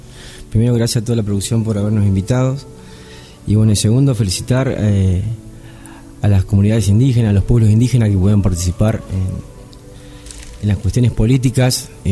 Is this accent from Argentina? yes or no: yes; Argentina; no solamente nos ha pasado a nosotros como argentinos